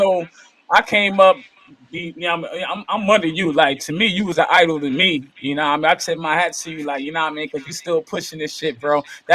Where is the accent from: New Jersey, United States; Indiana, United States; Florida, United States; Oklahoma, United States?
New Jersey, United States; from my hometown, CMD, Canvas, stand the fuck up, New Jersey, for those that don't know.